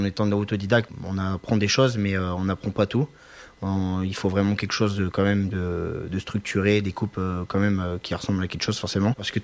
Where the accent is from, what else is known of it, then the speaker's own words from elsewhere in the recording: Saint-Sauveur, France; Et en fait moi je suis originaire du coin, je suis originaire de Saint-Sauveur.